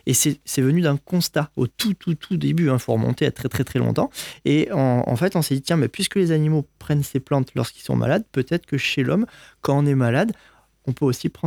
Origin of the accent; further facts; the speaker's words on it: Nîmes, Occitanie, France; Et c'est vrai que j'ai grandi à Nîmes.